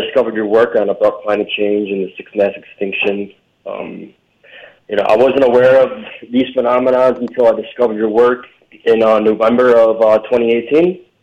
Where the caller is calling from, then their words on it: Detroit, Michigan, United States; I'm calling from Detroit.